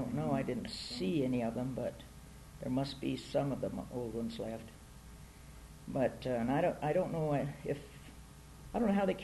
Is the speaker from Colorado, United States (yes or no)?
yes; Durango, Colorado, United States; born there; Then they moved to Durango. His job was moved to Durango, so then I was born in Durango.